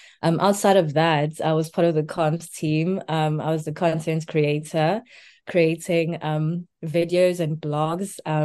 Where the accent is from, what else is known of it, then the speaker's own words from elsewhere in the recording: Durban, KwaZulu-Natal, South Africa; moved away as an adult; now in United Kingdom; I am from Durban, South Africa. I came to the UK to study my master's in film studies on the Chevening Scholarship.